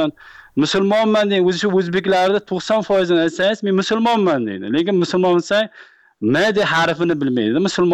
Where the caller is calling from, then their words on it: United States; Biz Amerikadan. Amerikada istimot qilaman.